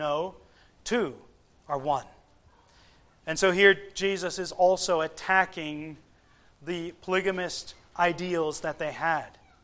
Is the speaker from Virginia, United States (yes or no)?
yes; Virginia, United States; She was raised in Wagga. I grew up mostly in Virginia.